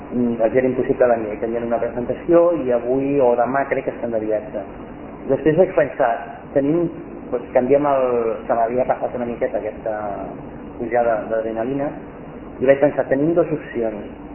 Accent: Barcelona, Catalonia, Spain; jo soc barceloní, soc del barri de Gràcia, el barri de la Ribera, Ciutat Vella

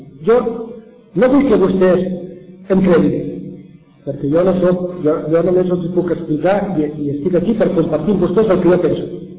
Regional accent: Catalonia, Spain; jo no sóc estranger, sóc català. I els catalans fem molt cas als estrangers.

